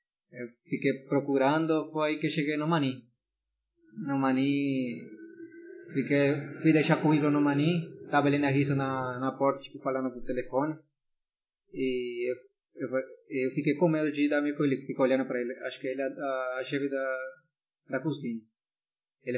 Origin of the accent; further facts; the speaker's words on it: Lima, Peru; Portuguese is a second language; Agora tenho 25, né? Praticamente estou na cozinha já faz 8 anos. E todo o tempo eu trabalhei em Lima. Sou de Lima.